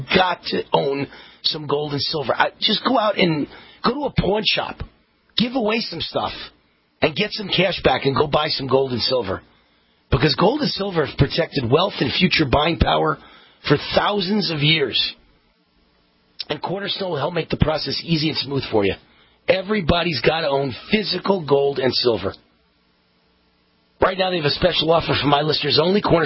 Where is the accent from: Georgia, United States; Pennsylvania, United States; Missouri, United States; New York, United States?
New York, United States; New York City; literally my hometown, the greatest city in the world, New York City is now a wasteland.